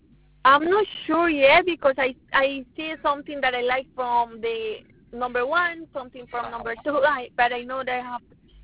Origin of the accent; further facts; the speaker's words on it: Colombia; now in Brooklyn, United States; I mean, I'm from Colombia